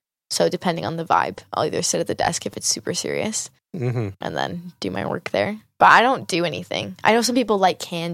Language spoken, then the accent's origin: English; Toronto, Ontario, Canada; I'm from here. I'll go first. I'm here. I'm from Toronto.